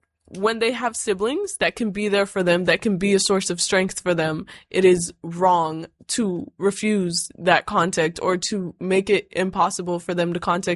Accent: Anchorage, Alaska, United States; I am from Anchorage.

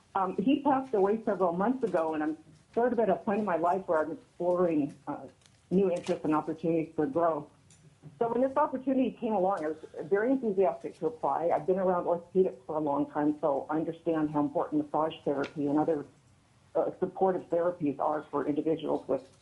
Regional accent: Fairbanks, Alaska, United States; also born or lived in Juneau; I am a lifelong Alaskan. I grew up here in Fairbanks and spent 10 years down in Juneau back in the 80s.

